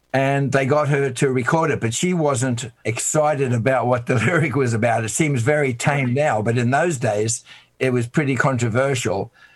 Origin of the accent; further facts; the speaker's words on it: Australia; I'd known … by the way, since I was 17 in Australia, because we're both Australian